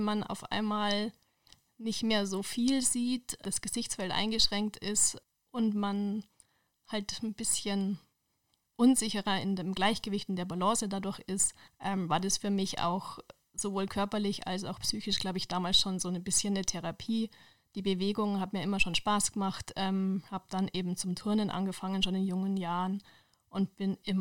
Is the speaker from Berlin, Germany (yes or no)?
no; Regensburg, Bavaria, Germany; now in Munich, Germany; ich bin in Harlaching geboren, war die ersten Lebensjahre hier in München, dann wurde mein Papa versetzt in die Oberpfalz nach Regensburg und da ist die ganze Familie mitgezogen und dann auch dort geblieben, nur ich bin dann im Laufe der Zeit wieder zurückgekommen nach München.